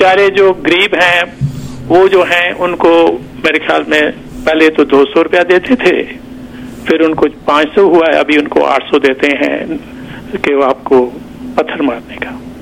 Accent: Jammu and Kashmir, India; now in Canada; میں ویسے کینیڈا میں 45 سال سے ہوں میں سال میں 2 بار انڈیا جاتا ہوں اور کیونکہ میرا پورا پریوار وہاں پہ ہے اور میرے بچپن کے دوست ہمارے گاؤں کے دوست ابھی میری عمر کے ہو گئے ہیں اور ہم نے کشمیر کو بہت نزدیک سے دیکھا ہے

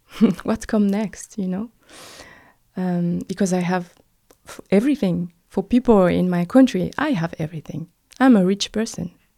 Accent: Cameroon; born there; English is a second language; I was born in Cameroon, actually.

